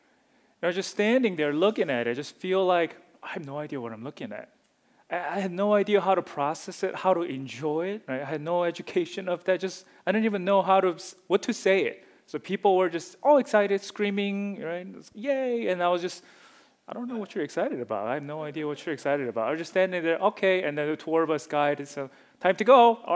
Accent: South Korea; English is a second language; moved away; Because for most of you who know me, I'm from Korea initially. So when I came, my mom came from all the way from Korea, not from like other state.

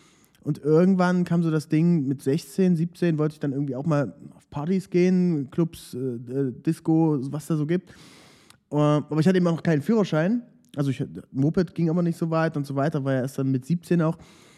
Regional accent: Aken, Saxony-Anhalt, Germany; Also ich komme aus der kleinen Stadt an der Elbe, aus Aachen. Das kann man sich ganz gut merken. Bei Aachen macht die Elbe einen Haken. Ist unweit von Dessau. Und kleines Städtchen mit 8000 Einwohnern.

